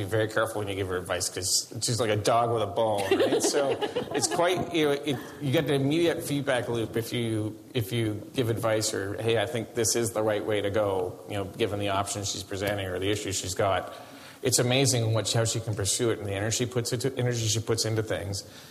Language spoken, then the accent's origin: English; Canada; And me as a Canadian, I just think it's unacceptable.